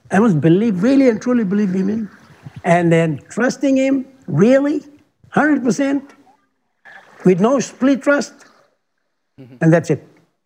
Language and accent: English; Mushu Island, East Sepik, Papua New Guinea; I'm from Mushu Island. I was a Catholic until our missionaries came.